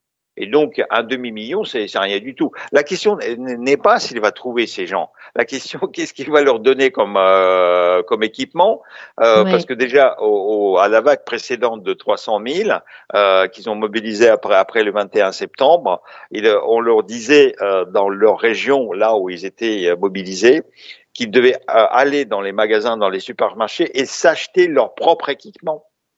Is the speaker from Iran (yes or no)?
no; France; C'était à 2h du matin chez nous en France.